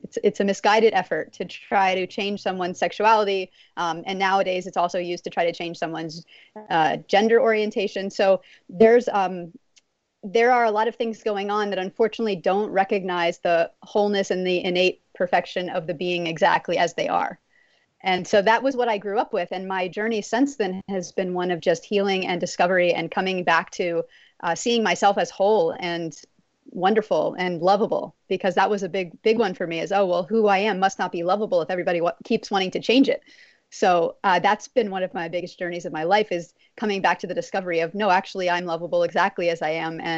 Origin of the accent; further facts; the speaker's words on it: Texas, United States; but I grew up in Texas, and where I grew up, animals were thought of a little differently.